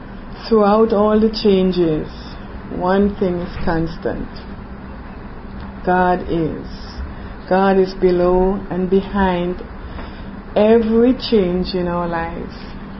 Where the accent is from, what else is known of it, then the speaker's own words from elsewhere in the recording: Trinidad & Tobago; I came from Trinidad and Tobago. I have my country's flag under there, red, white, and black.